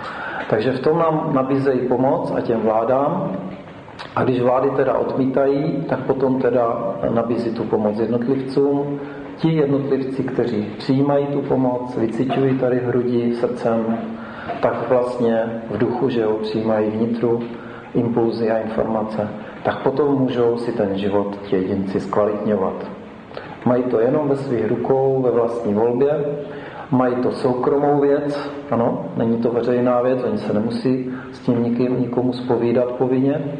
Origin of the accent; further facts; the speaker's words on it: Česká Lípa, Liberec Region, Czechia; Česká Lípa, odkud pocházím teďka, je na druhém místě v republice v rozvodovosti.